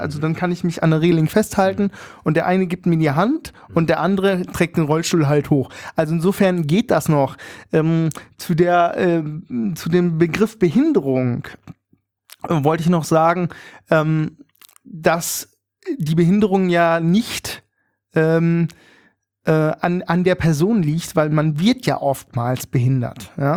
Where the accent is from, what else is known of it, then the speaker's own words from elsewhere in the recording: Berlin, Germany; wir sind Berliner